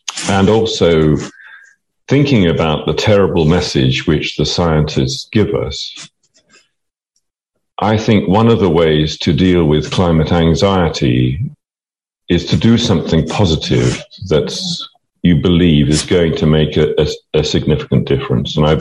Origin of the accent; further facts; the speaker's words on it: Bristol, South West England, United Kingdom; from Bristol